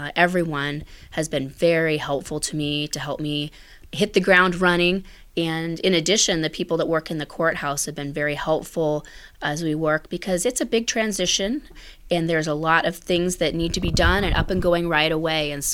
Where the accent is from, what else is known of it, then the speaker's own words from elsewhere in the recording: Dexter, Iowa, United States; Well, I was born in Guthrie Center, and I grew up just outside of Dexter, although on the Dallas County side of the line. My grandparents, of course, lived in Guthrie County, and I just wanted to come back home.